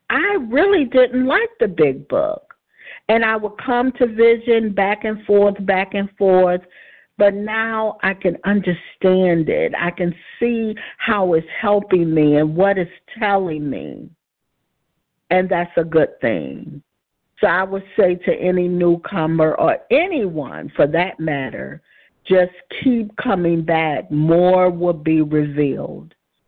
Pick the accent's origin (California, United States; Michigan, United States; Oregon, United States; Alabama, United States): Michigan, United States; from Michigan.